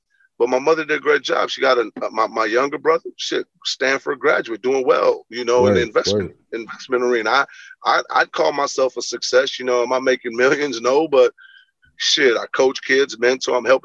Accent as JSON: {"language": "English", "country": "Belize", "said": "You know, I'm a kid from Belize, and my mother, you know, moved. We moved from different parts of the cities as her job got better."}